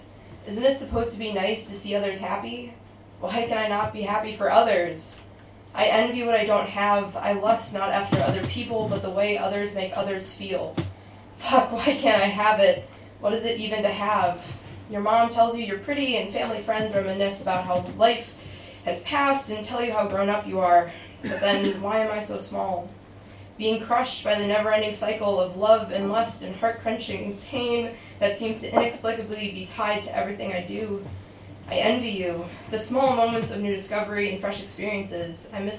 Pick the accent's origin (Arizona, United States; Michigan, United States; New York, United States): New York, United States; I'm also from the U.S., but I'm from New York.